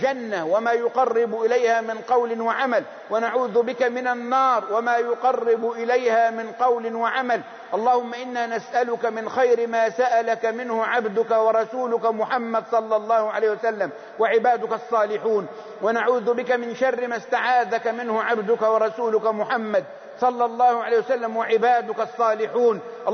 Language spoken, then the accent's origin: Arabic; Egypt; بلدنا مصر